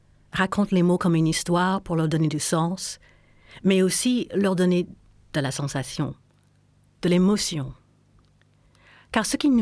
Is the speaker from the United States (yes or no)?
yes; California, United States; French is a second language; now in France; Je suis une comédienne en France depuis une vingtaine d'années. Et oui, j'ai un accent. Je viens des États-Unis, d'une petite ville en Californie près de San Francisco.